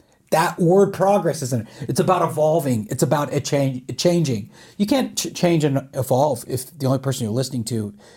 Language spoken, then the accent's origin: English; Charlotte, North Carolina, United States; Well, I'm from Charlotte.